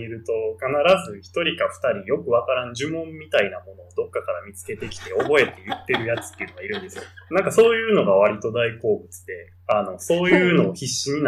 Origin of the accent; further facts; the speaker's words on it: Osaka, Japan; 僕ずっと生まれも育ちも大阪なんですけど、中学の時から兵庫の学校に通ってまして、